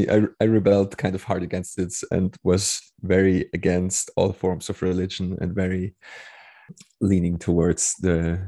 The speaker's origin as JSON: {"language": "English", "country": "Austria", "tie": "born or raised there", "said": "Yeah, so I grew up in Austria, and Austria is a very kind of conservative country and Catholic country"}